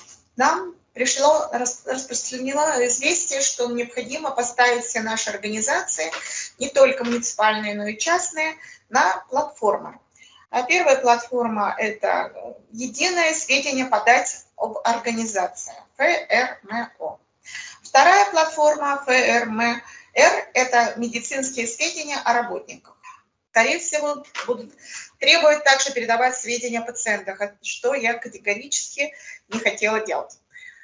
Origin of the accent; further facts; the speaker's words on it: Nizhny Novgorod, Nizhny Novgorod Oblast, Russia; я из Нижнего Новгорода.